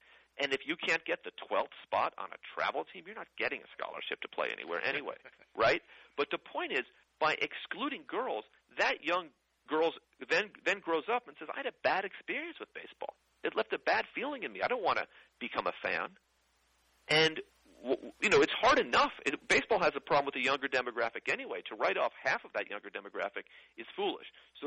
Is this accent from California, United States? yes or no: yes; San Francisco, California, United States; which is what I ate at ballpark growing up in San Francisco, right?